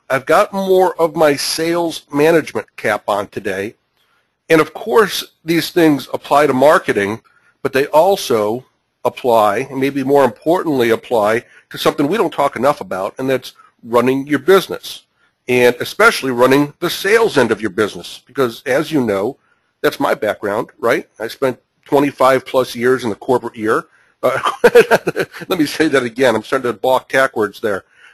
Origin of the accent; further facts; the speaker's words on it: Chicago, Illinois, United States; Hey, Scott, you're from my hometown of Chicago.